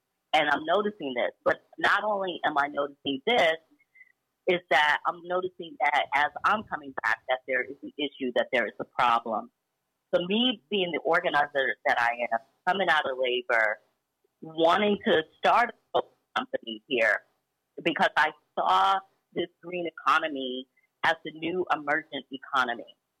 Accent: Atlanta, Georgia, United States; also born or lived in Chattanooga; But Atlanta is home. I was born in Chattanooga, but I was raised here and in Chattanooga by extended family.

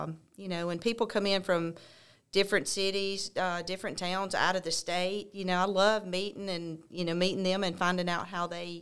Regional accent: Childersburg, Alabama, United States; I grew up in Childersburg, and that's where I still live.

